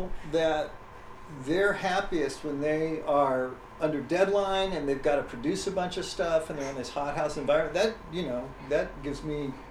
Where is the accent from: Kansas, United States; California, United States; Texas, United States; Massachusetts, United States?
Texas, United States; El Paso; also born or lived in New York; now in Austin, United States; No. I grew up in El Paso.